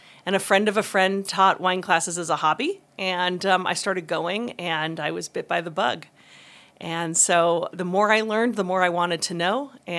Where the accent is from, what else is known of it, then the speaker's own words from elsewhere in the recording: Los Angeles, California, United States; I grew up in Los Angeles. I'm a third generation Los Angelino on both sides of my family.